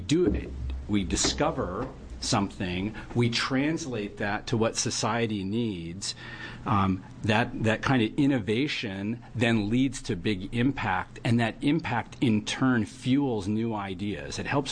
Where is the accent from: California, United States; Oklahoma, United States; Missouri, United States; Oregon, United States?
Oregon, United States; Florence; I grew up in Florence. There's lots of sand dunes